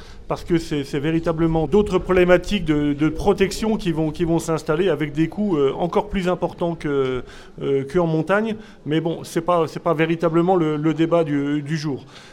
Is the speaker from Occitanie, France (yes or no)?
no; Grand Est, France; Je vais me présenter, donc … comme l'a dit la présidente de la FNO, je viens du département de la Meuse, région Lorraine, donc un petit peu plus au nord d'ici